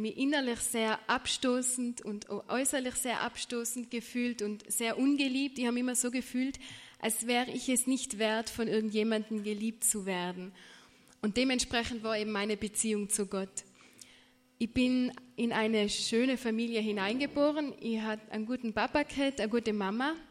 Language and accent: German; Tyrol, Austria; ich bin aus Tirol und von Beruf bin ich 27 Jahre